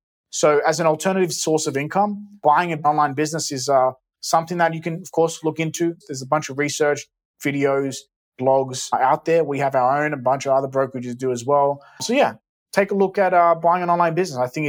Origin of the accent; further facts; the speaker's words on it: Australia; I mean, I grew up in Australia.